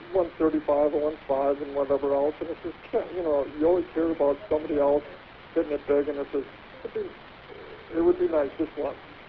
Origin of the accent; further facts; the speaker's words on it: Minnesota, United States; Born and raised in Minnesota.